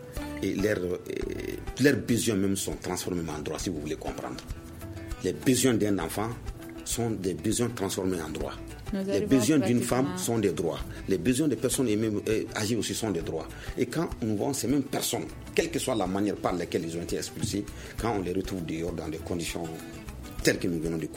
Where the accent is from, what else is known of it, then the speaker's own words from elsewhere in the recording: Mali; il faut qu'on ait quand même le courage de le dire en tant que malien et en bon malien.